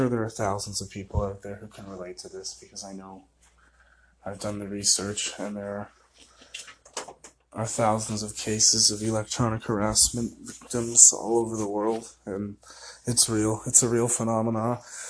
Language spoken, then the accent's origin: English; Oshawa, Ontario, Canada; born there; I was born in Oshawa, Ontario, Canada, in 1994 on September 11th.